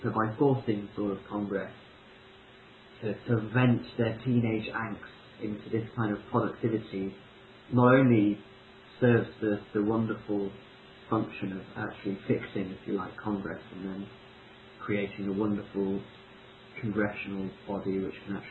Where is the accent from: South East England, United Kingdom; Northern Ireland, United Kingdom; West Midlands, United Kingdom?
West Midlands, United Kingdom; Rugby; We'll organise it in my hometown of Rugby.